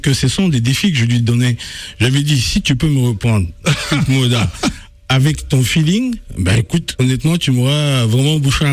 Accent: Côte d’Ivoire; born there; je suis né en Côte d'Ivoire. Mm-hmm. Mes parents sont d'origine camerounaise.

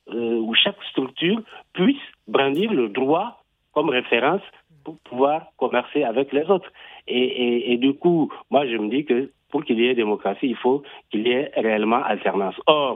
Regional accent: Niger; Nous sommes tous des Nigériens, parce que nous avons la nationalité nigérienne et nous vivons sur ce territoire que nous partageons.

